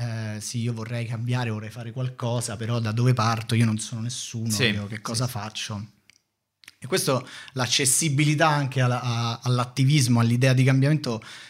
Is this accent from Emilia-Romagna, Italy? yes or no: no; Rome, Lazio, Italy; io sono di... insomma, vivevo a Primavalle, sono di Primavalle, mm-hmm, quindi a Roma nord-ovest, per chi non è di Roma.